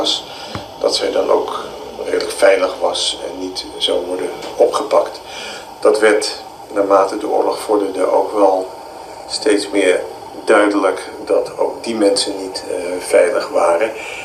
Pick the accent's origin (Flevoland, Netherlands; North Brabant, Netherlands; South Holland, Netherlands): South Holland, Netherlands; Rotterdam; Daarvoor wethouder in Rotterdam, geboren en getogen in Rotterdam.